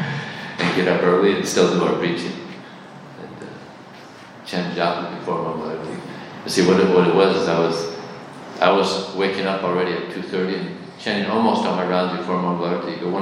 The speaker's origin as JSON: {"language": "English", "country": "United States", "tie": "born or raised there", "lives_now": "Australia", "said": "For instance, when I was growing up in America, we used to pray to God in school."}